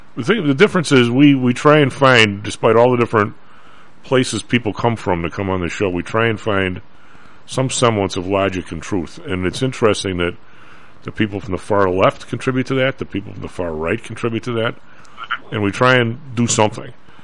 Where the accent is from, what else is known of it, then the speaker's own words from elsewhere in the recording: Illinois, United States; And I get it. I come from the South Side. I mean, I get it.